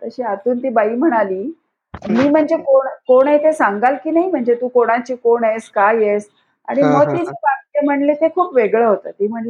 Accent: Wai, Maharashtra, India; आणि वाईला माझं माहेर

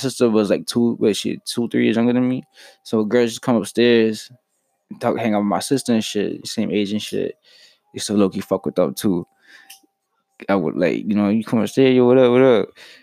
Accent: Queens, New York, United States; Compared to where I grew up in Queens.

